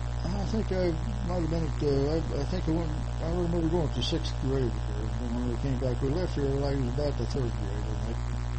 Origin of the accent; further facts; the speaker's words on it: Hutchinson, Kansas, United States; born there; That's when I was born in Hutchinson, and he was superintendent of high school at Lambeth. When I was about 4 years old, I came to Kansas.